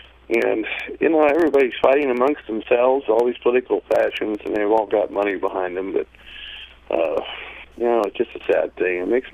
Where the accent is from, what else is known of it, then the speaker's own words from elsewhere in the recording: Alaska, United States; You know, never in my lifetime, growing up in Alaska for the last 54 years, I would ever think that it would come to this